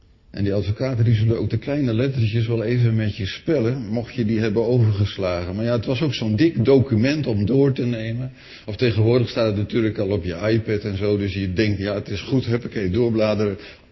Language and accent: Dutch; Netherlands; We vonden onszelf als Nederlanders ook wel relaxed. Wij konden ook een beetje ongeorganiseerd leven.